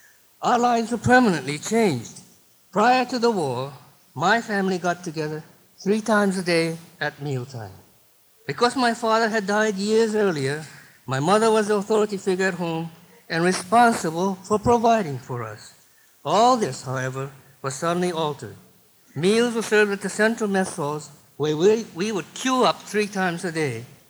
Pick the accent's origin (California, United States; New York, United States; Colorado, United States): California, United States; San Francisco; now in Oakland, United States; I was born in San Francisco and have lived most of my life in the Bay Area. I presently live with my wife in Oakland, California.